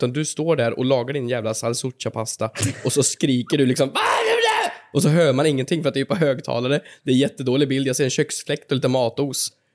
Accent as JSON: {"language": "Swedish", "region": "Värmland", "country": "Sweden", "lives_now": "Stockholm, Sweden", "said": "Jag bor ju i Stockholm. Min familj och lite andra vänner och grejer bor ju hemma i Värmland."}